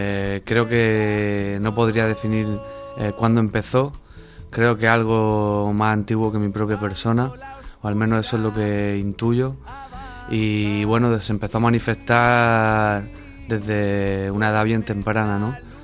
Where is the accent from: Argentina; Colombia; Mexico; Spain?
Spain; Region of Murcia; Sí, yo soy murciano de pura cepa, vamos, más murciano que el paparajote.